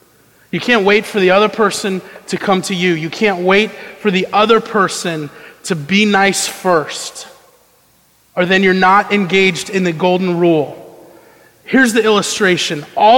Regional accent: Lynchburg, Virginia, United States; When I was a very young child growing up in Lynchburg, Virginia, my mom would drive me to the school that I was going to.

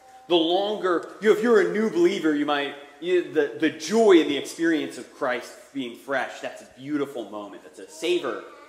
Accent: Philadelphia, Pennsylvania, United States; also born or lived in Richmond; now in Newport News, United States; I moved down from Richmond. I'm originally from Philadelphia. Still kind of getting to know the peninsula.

